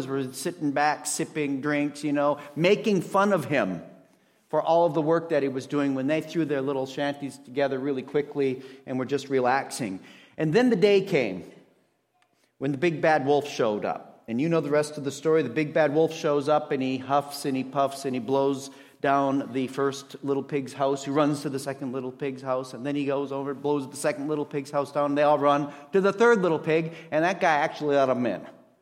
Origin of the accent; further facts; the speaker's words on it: Minnesota, United States; accent: Minnesota; now in Dallas, United States; I'm originally from Minnesota.